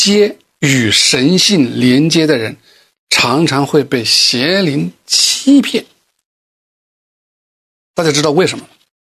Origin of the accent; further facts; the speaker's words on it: China; 我们中国人叫做道，对吧？